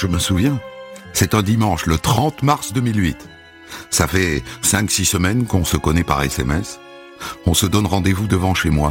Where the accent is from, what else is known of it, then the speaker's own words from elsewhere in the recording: Montreuil-sur-Mer, Hauts-de-France, France; je suis une adulte. J'ai grandi à Montreuil-sur-Mer, une citadine.